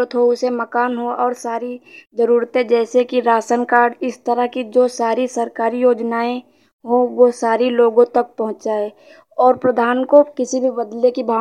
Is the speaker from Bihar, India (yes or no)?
no; Unnao, Uttar Pradesh, India; Sir मैं UP की रहने वाली हूँ और मेरा डिस्ट्रिक्ट उन्नाव है।